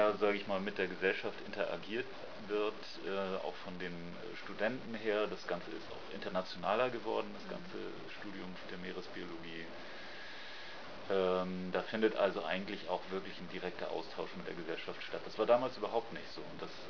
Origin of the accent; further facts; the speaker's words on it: Elmshorn, Schleswig-Holstein, Germany; ich bin in Elmshorn geboren und habe da die Nähe zur Nordsee mehr gehabt und zur Elbe. Und bin auch in der Gegend groß geworden